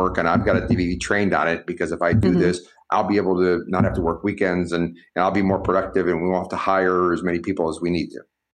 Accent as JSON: {"language": "English", "region": "Ohio", "country": "United States", "tie": "born or raised there", "said": "I was born and raised in Ohio, and we've got a big family and stuff."}